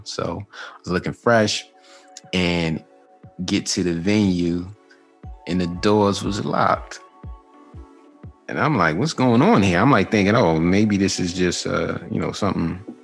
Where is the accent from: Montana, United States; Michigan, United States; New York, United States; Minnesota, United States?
New York, United States; Queens; I'm from Queens originally.